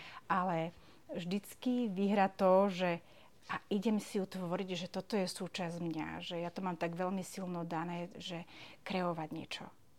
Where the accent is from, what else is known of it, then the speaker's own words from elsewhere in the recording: Žilina, Žilina Region, Slovakia; Ja som pôvodne zo Žiliny a ja som hľadala miesto na život, kde trošku sú nejaké kopce, trošku vrchy, tým, že Žiline máme, sme v tak doline